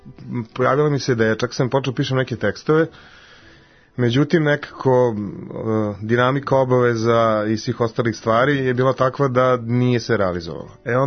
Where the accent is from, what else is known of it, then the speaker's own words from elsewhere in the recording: Zrenjanin, Vojvodina, Serbia; now in Novi Sad, Serbia; da, rodom Zrenjaninac, ali odavno u Novom Sadu.